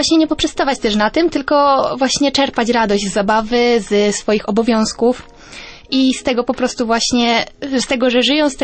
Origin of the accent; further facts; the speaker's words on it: Pogrzebień, Silesian Voivodeship, Poland; Ja jestem wychowanką salezjanów właśnie. Pochodzę z małej miejscowości z Pogrzebienia, gdzie właśnie od dawien dawna są salezjanie.